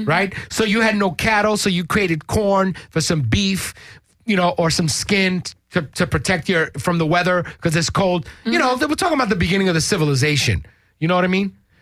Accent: New York, United States; Okay, I'm originally from New York.

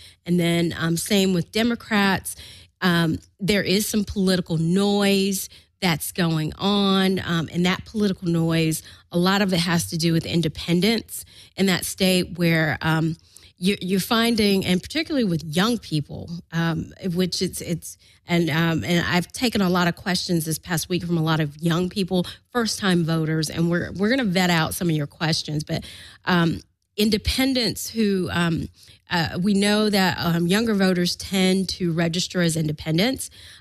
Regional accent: Florida, United States; You know, I grew up in Florida, and it makes me wonder

